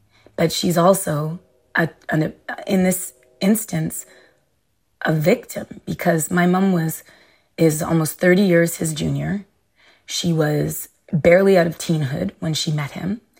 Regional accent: Montreal, Quebec, Canada; And if I said I'm from Montreal, born and raised

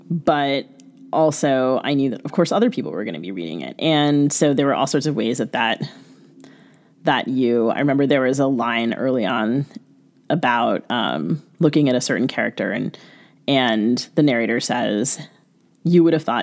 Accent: United States; So I grew up in the United States

